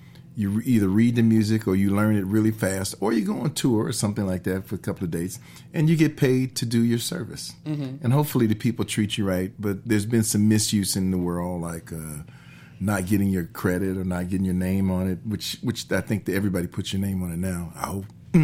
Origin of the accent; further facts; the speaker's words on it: Detroit, Michigan, United States; I'm from Detroit, and everything in Detroit is the big three automobiles at that time.